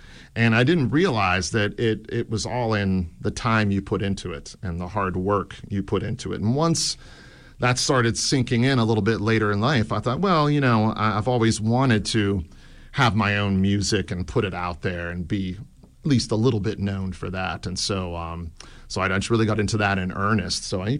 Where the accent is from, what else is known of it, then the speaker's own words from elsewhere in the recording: Moon Township, Pennsylvania, United States; now in Morningside, United States; I'm from Moon Township near the city, yes, originally.